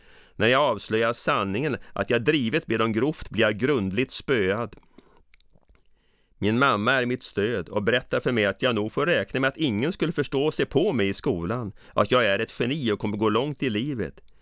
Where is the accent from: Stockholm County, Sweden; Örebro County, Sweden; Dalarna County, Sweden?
Stockholm County, Sweden; Stockholm; born there; Jag föddes 1957 på Södermalm i Stockholm där jag bodde mina första 4 år på Åsögatan.